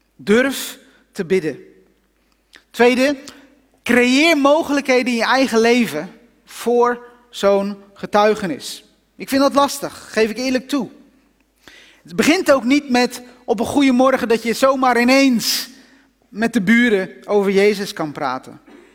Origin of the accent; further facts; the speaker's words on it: Netherlands; als Hollanders zijn we dan soms een beetje zo'n soort uberbescheiden